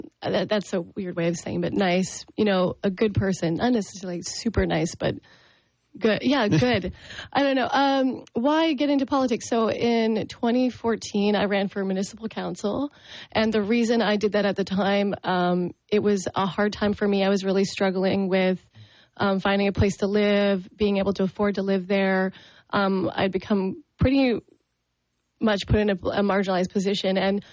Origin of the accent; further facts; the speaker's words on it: Ontario, Canada; I grew up in Prince Edward County, and in this area, I went to school in Belleville here at Centennial.